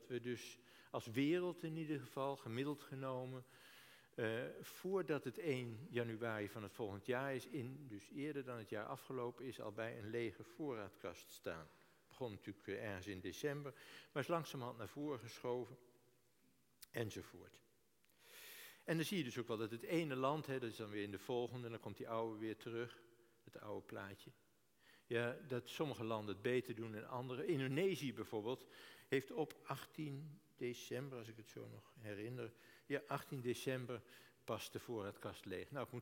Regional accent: Netherlands; ik moet zeggen, ik ben een wereldbewoner. En ik ben een Nederlander.

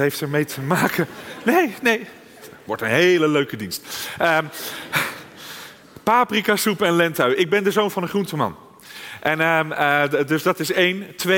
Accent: Zaandam, North Holland, Netherlands; born there; Ik ben geboren in Zaandam.

